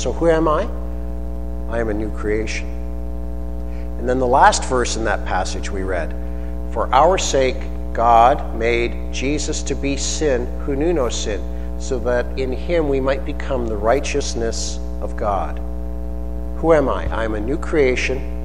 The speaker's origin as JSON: {"language": "English", "town": "Kingsville", "region": "Ontario", "country": "Canada", "said": "Okay, so I'm from Kingsville."}